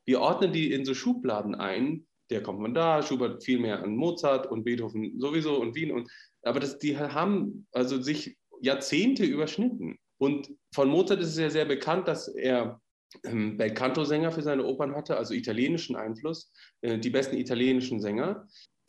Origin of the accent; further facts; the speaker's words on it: Hamburg, Germany; Ich meine, als Hamburger unbedingt auch Gänsemarktoper sowieso, ne?